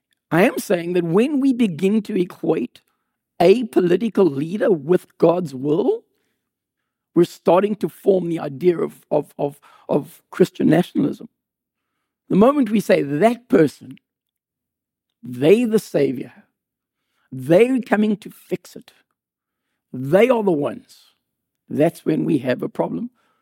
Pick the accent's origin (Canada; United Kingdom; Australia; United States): Canada; I'm a Canadian, I said. From Canada, visiting family.